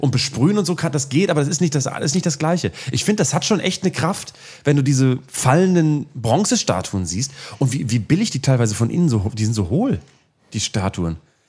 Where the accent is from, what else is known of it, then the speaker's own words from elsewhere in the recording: Bremen, Germany; weil Bremen, meine Heimatstadt, ist eine wichtige Stadt bei der Kolonialisierung Westafrikas gewesen.